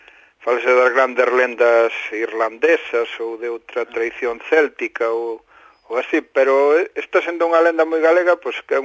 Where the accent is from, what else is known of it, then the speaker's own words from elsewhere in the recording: Oseira, Galicia, Spain; tamén porque eu son do Oseira. Oseira foi unha paisaxe que a min non me marcou moito.